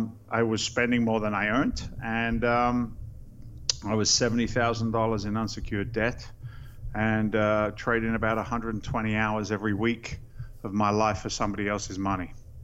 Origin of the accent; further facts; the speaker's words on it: England, United Kingdom; now in United States; I'm an immigrant to the States. I came here in 86 from England. I'm a working class guy.